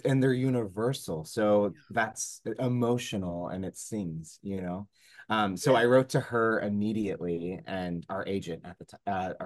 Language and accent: English; Columbus, Ohio, United States; I'm from Ohio. I was like, what? It's a beautiful title. What is this? So I click on it, and then it said in Columbus, comma. I'm like, that's my hometown.